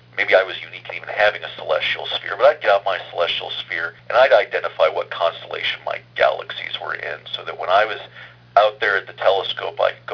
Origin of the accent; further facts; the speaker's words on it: Oregon, United States; also born or lived in Alaska; Well, I grew up in Oregon and Alaska as a child, so I saw Mount St. Helens erupt.